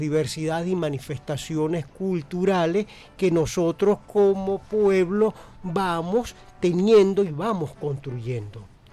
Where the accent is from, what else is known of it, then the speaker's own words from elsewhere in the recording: Venezuela; nos ha hecho como venezolanos, nos ha hecho con esa diversidad de americanos caribeños, del norte, del sur de América